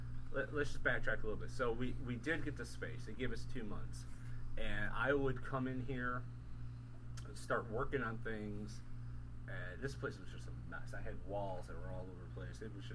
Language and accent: English; Ireland; I'm Irish.